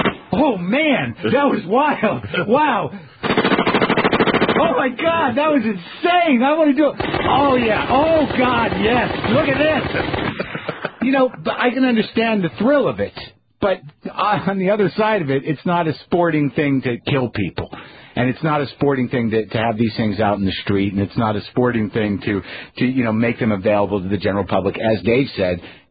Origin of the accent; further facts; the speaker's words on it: New Mexico, United States; I mean, I grew up in New Mexico. I've taken guns out.